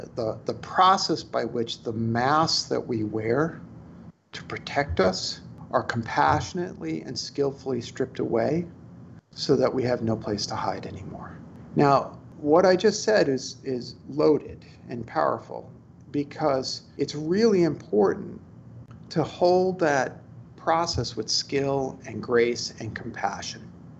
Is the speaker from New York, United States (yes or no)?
yes; Brooklyn, New York, United States; I'm from Brooklyn. I get really simple.